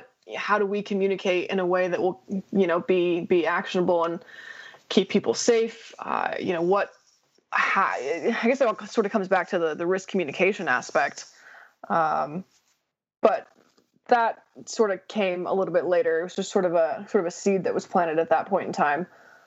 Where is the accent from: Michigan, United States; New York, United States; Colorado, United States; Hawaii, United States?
Colorado, United States; I don't know, maybe it's just growing up in Colorado, there's always a lot of exciting snowstorms, things like that.